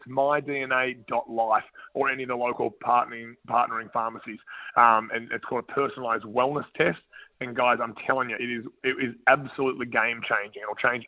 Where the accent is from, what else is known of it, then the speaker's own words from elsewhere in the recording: Australia; And I think that the nice part about being an Australian over here is just the authenticity that you get and the mateship that you get with these guys